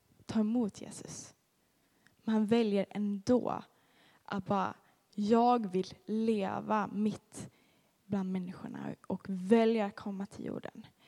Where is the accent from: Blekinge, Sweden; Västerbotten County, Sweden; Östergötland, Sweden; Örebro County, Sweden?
Västerbotten County, Sweden; Umeå; Jag kommer från Umeå, men jag har inte så mycket norrländsk dialekt, tyvärr.